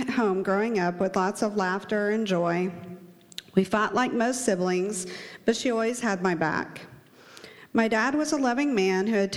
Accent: Edmond, Oklahoma, United States; born there; I was born in Edmond, Oklahoma in 1972 to two loving parents.

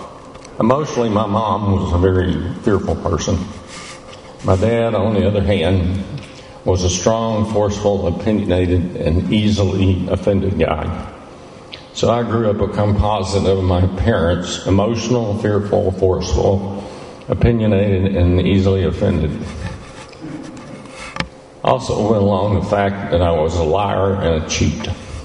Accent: Houston, Texas, United States; born there; I was born in Houston in 1943. That makes me 80.

